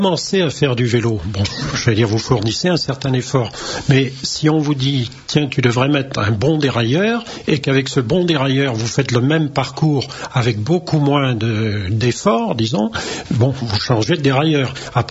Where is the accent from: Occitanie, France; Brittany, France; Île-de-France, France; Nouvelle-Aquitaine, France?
Brittany, France; En tant que bon breton, moi j'avais mes grands-parents qui habitaient à Guingamp.